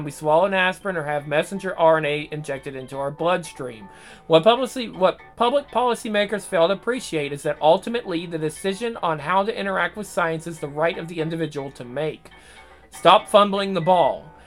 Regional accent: United States; Don't get me wrong, I'm still an American.

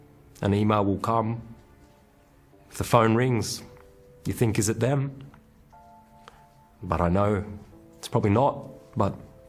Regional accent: Australia; we grew up in Australia where, I mean, you can't kidnap children.

